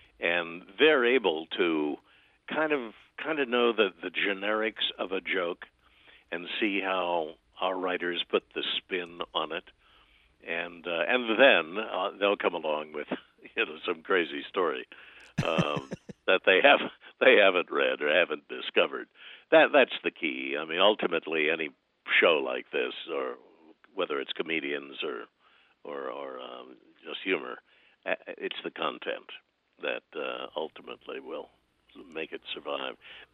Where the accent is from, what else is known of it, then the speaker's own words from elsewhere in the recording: Kansas, United States; now in Chicago, United States; I'm from Kansas originally and kind of came up the Mississippi Valley.